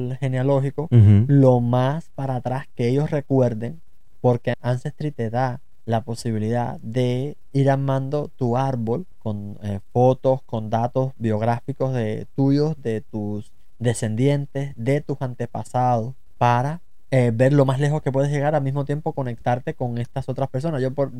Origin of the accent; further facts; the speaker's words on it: Camagüey, Cuba; Yo soy de Camagüey, de las Tunas de Santiago, y eso también explica que me gustan las congas, la tierra caliente